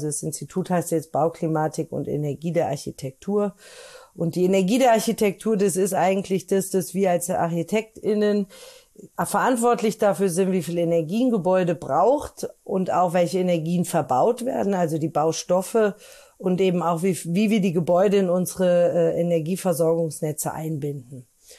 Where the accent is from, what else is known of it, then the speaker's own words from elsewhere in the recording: Rhineland, Germany; Ich komme erstmal aus dem Rheinland. Das ist vielleicht ganz wichtig.